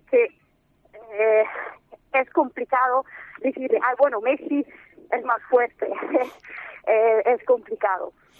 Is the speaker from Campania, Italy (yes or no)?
yes; Naples, Campania, Italy; born there; Spanish is a second language; Sí, claro, nací en Nápoles.